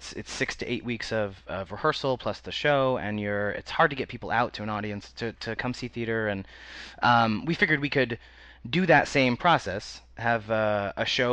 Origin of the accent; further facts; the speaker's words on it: Connecticut, United States; No, I'm from Connecticut. A little town in Connecticut.